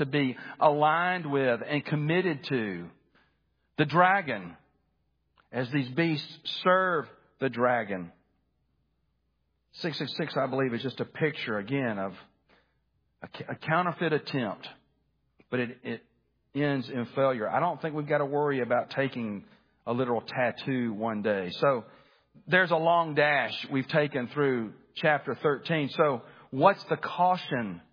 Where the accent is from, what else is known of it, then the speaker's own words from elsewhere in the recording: Birmingham, Alabama, United States; My parents, when I was growing up in Birmingham, I just graduated high school. My dad opened up a Christian bookstore